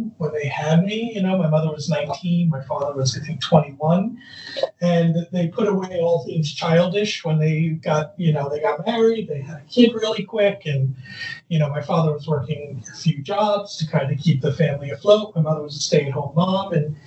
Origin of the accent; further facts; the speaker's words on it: Bayside, New York, United States; also born or lived in Long Island; I was born in Queens, Bayside, Queens, to be exact. Actually, I was born in Flushing, Queens, and lived in Bayside, Queens until I was about five. My parents were both from Queens, and then we moved out to Long Island.